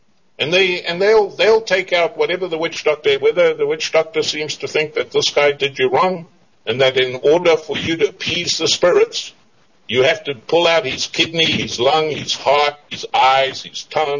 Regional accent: Australia; people can't tell the difference of an accent from Africa, from England or Australia. I used to tell, I'm an Australian.

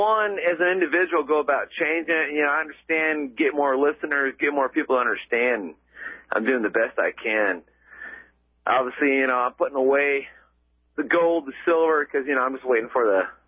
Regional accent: Michigan, United States; now in Austin, United States; I'm from Michigan originally and now live in Austin, Texas.

